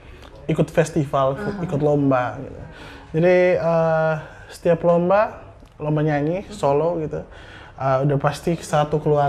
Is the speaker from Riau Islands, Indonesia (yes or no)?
no; Kupang, East Nusa Tenggara, Indonesia; Masa kecil di Kupang sih biasa ya.